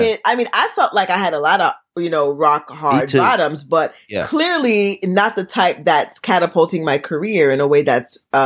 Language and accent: English; Haiti; I'm Haitian. So I grew up in Haitian churches.